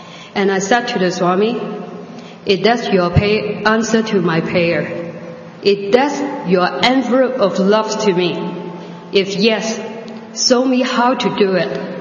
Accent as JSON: {"language": "English", "country": "Hong Kong", "said": "She asked me where I come from. I said to her, \"I come from Hong Kong.\""}